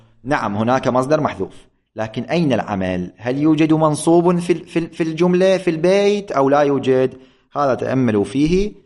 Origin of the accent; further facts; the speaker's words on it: Iraq; accent: Iraqi Arabic; نحن في لغتنا في لهجتنا العراق